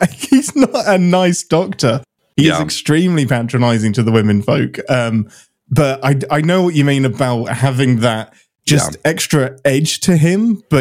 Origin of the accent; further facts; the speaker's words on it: England, United Kingdom; It's in my blood as much as tea is because I'm English